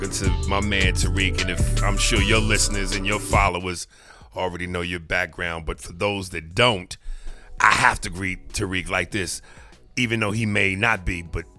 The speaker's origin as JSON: {"language": "English", "town": "Manhattan", "region": "New York", "country": "United States", "lives_now": "Los Angeles, United States", "said": "Manhattan, Hell's Kitchen area."}